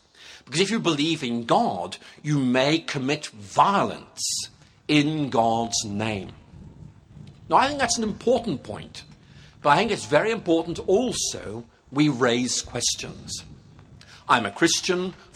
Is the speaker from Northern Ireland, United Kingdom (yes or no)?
yes; Northern Ireland, United Kingdom; I've lost my accent, but I grew up in Northern Ireland. And growing up in Northern Ireland was a kind of quite exciting thing to do back in the 1960s